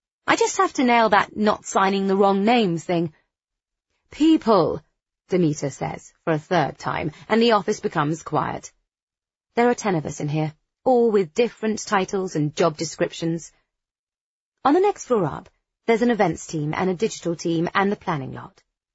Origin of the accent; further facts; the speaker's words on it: South West England, United Kingdom; accent: West Country; It was in Birmingham that I decided to lose my West Country accent.